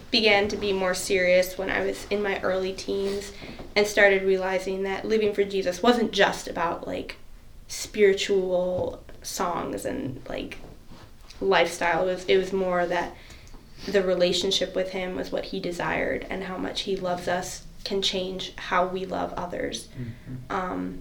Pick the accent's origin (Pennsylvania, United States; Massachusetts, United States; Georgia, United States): Pennsylvania, United States; Gillette; I am from pretty much here. I grew up in Gillette, so if you've ever taken Route 14 to anywhere in New York, you've gone right past my house. I grew up there with my 7 siblings